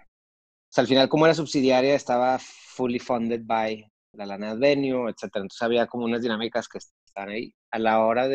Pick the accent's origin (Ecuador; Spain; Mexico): Mexico; yo crecí en una escuela legionaria y crecí en México